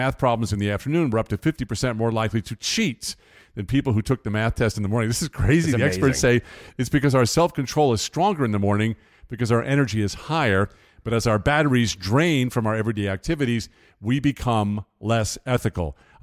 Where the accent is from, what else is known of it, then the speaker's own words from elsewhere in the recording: Long Island, New York, United States; born there; when I was a kid, I was born on Long Island. I'm the only Yankee in my family, and my parents both grew up in rural North Carolina on farms, working farms.